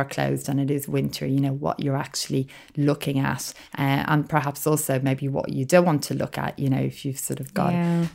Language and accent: English; Ireland; when I was growing up in Ireland